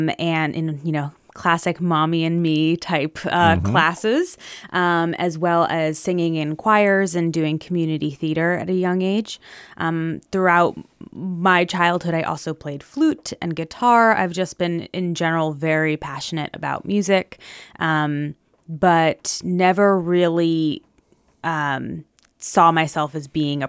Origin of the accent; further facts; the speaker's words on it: Holmdel, New Jersey, United States; I grew up in Homedale, New Jersey. So that's kind of the center of the state towards the shore, home of the PNC Bank Art Center.